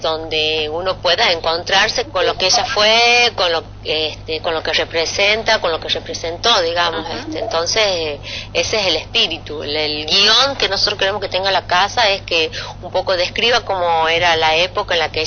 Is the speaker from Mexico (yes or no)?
no; Tucumán, Argentina; nuestra identidad como tucumanos